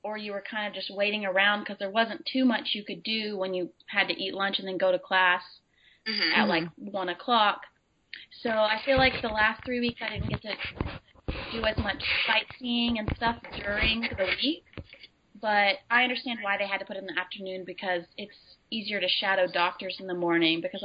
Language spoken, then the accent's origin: English; Crossville, Tennessee, United States; Well, I'm from Crossville, Tennessee. I go to the University of Miami, where I'm studying microbiology and also Spanish.